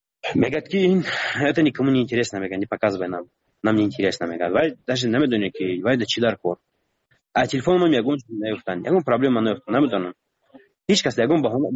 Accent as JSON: {"language": "Persian", "country": "Tajikistan", "said": "من گفتم من تاجیکم گفتم از تاجیکستان"}